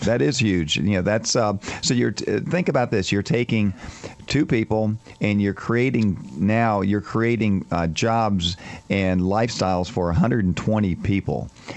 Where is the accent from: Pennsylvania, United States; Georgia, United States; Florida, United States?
Florida, United States; Tampa; also born or lived in Miami; And I grew up in Tampa and Miami, and I never knew about this area in Miami in the 70s and 80s.